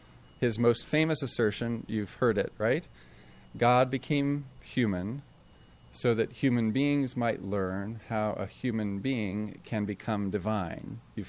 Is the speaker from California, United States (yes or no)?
yes; La Jolla, California, United States; Born and raised in La Jolla, an Ivy League graduate, a Rhodes Scholar, I was in Calexico as a missionary.